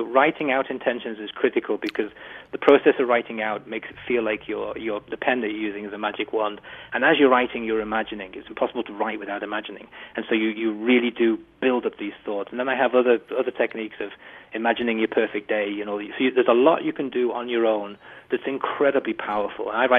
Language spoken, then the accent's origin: English; Liverpool, North West England, United Kingdom; I'm a lad from Liverpool who has no identifiable skill or talent